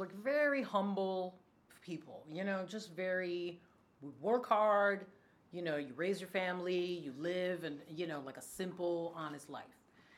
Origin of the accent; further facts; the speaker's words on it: Queens, New York, United States; born there; I was born in Queens. Yeah, and then I guess my parents didn't like all this cold weather all the time.